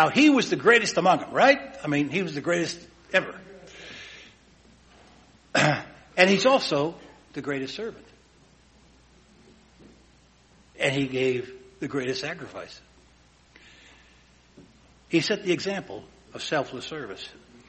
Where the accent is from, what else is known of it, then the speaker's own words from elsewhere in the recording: Australia; now in Chicago, United States; I said, I came from Australia.